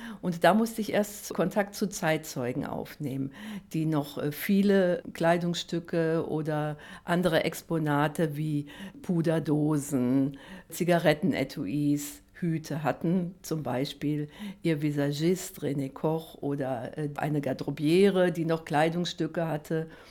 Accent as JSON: {"language": "German", "town": "Castrop-Rauxel", "region": "North Rhine-Westphalia", "country": "Germany", "tie": "born or raised there", "said": "Castrop-Rauxel ist meine Heimatstadt. Hier wohne ich, hier arbeite ich"}